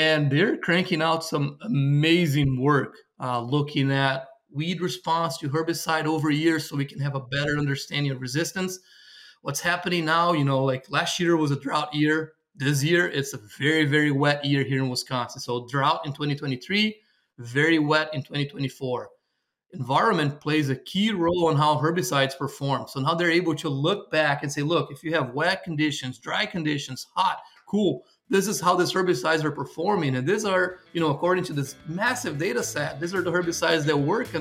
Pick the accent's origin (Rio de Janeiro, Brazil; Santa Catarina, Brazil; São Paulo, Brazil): São Paulo, Brazil; I was born and raised in Brazil. I grew up in a small community of Dutch immigrants in São Paulo State in the southeast part of Brazil.